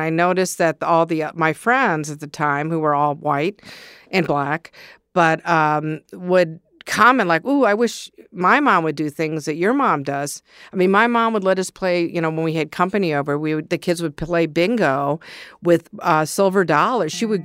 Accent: Ann Arbor, Michigan, United States; Growing up in Ann Arbor, I mean, basically, I remember as a kid, you know, being a little bit of a bully.

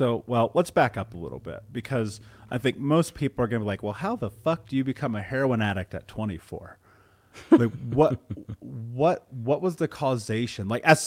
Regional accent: Indiana, United States; like growing up in the Midwest, living in Indiana, like struggling to survive

